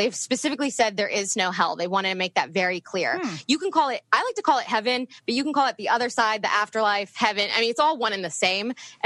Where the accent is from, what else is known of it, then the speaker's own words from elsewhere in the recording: East Coast, United States; So also it helped moving to the West Coast because I grew up on the East Coast and not as many people were as open to what I do.